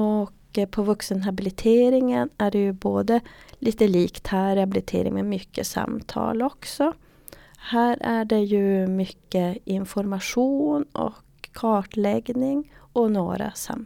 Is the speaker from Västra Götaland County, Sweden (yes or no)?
no; Luleå, Norrbotten County, Sweden; jag är från Luleå och arbetar som kurator på syncentralen